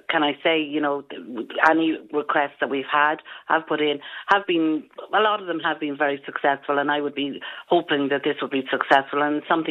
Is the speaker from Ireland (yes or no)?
yes; Athy, Leinster, Ireland; when I was growing up in Athy, and it served the local area there.